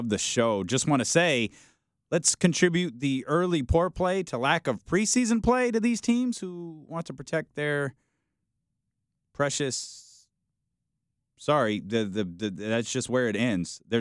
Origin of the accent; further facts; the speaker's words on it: Oakland, California, United States; that's because I'm really from Oakland, though.